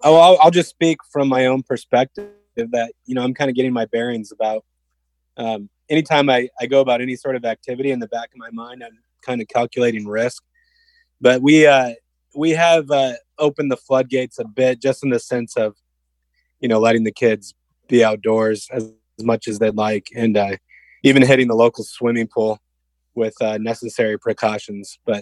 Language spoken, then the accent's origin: English; Nebraska, United States; Nebraska, my favorite, you know, growing up in Nebraska, Husker football fan